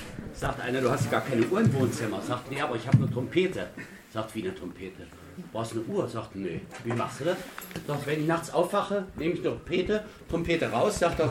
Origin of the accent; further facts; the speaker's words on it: Calden, Hesse, Germany; Und ich komme aus Calden bei Kassel.